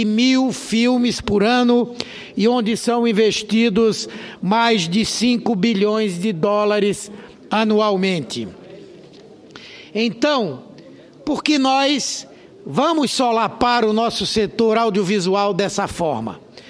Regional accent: Pernambuco, Brazil; Eu, por exemplo, sou de Pernambuco, um estado onde a indústria cinematográfica renasceu de uma forma belíssima e produzindo filmes mundialmente reconhecidos.

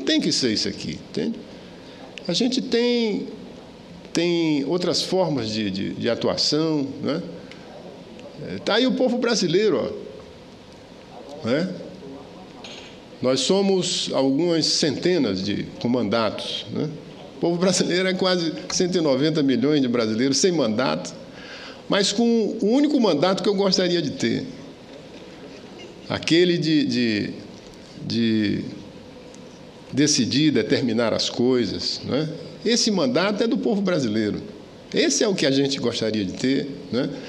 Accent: Acre, Brazil; por que você não volta para o Acre? Né? É minha terra querida.

